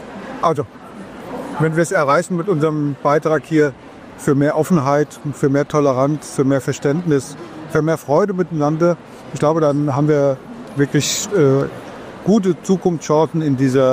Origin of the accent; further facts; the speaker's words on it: Ingelheim, Rhineland-Palatinate, Germany; also born or lived in Mainz; wir kommen ja mal aus Ingelheim und Mainz